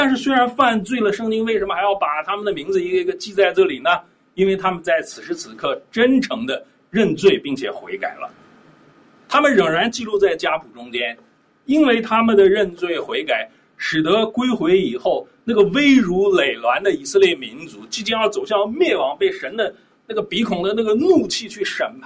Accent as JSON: {"language": "Chinese", "country": "China", "said": "我们中国人说历史都是任人装扮的小姑娘"}